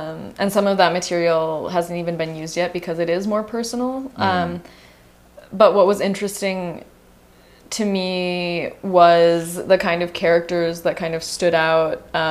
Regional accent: Patagonia, Arizona, United States; And I'm from Patagonia, but also my family is all of Chihuahua.

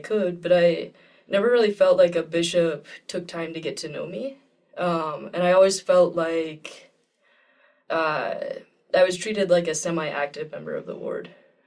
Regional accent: Nauvoo, Illinois, United States; For part of my childhood, we grew up near Nauvoo. And so we regularly would visit the Nauvoo area.

